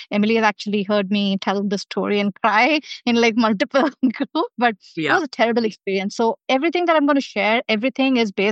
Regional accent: Chennai, Tamil Nadu, India; I come from Chennai, India, and have an Asian heritage

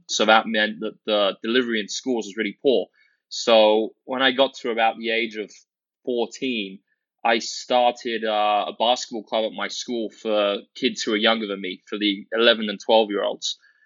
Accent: Guildford, South East England, United Kingdom; growing up in England, a town called Guildford, a pretty small town outside London.

